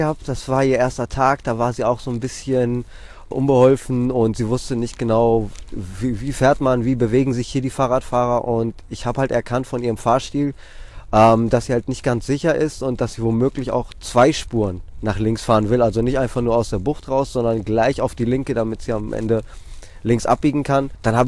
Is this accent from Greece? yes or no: yes; Athens, Attica, Greece; also born or lived in Drama; now in Germany; Aber im Grunde genommen bin ich in Athen aufgewachsen. Sehr viele Leute auf sehr engem Raum.